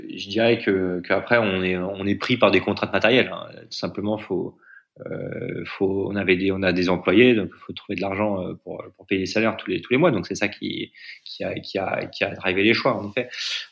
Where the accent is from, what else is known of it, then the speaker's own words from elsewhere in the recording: France; now in India; je suis en Inde, moi, je suis français